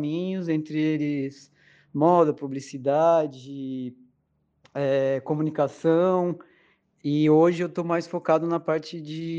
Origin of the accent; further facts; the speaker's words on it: Piraju, São Paulo, Brazil; eu sou natural de Piraju, né? Nascido e criado até os 20 anos em Piraju.